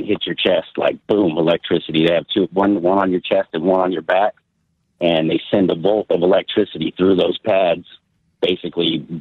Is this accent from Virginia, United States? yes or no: yes; Manassas, Virginia, United States; I'm from Manassas.